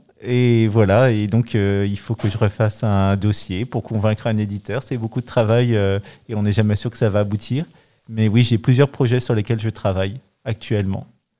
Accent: Paris, Île-de-France, France; Quand j'étais petit, j'habitais à Paris. Et donc, je prenais souvent le métro

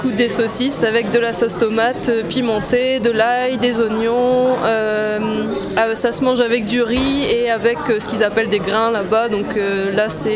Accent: Dainville, Hauts-de-France, France; J'habite à Agnières-lès-Duisans et je suis originaire de Dainville, donc juste à côté.

